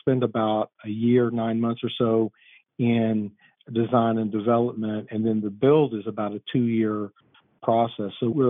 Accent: Pikeville, Kentucky, United States; also born or lived in Montgomery County; I grew up in Pikeville and came to the university to become a teacher

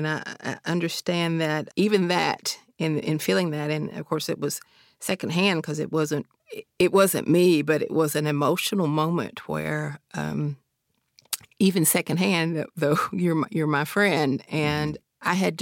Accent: Appalachia, United States; Like you said, we both identify as Appalachian.

